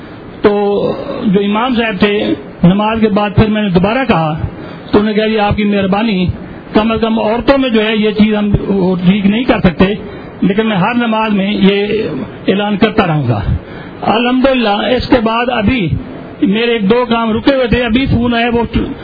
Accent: Multan, Punjab, Pakistan; میں ملتان سے آیا ہوں.

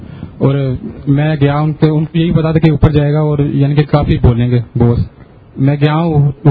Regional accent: Lahore, Punjab, Pakistan; میں لاہور سے ہوں.

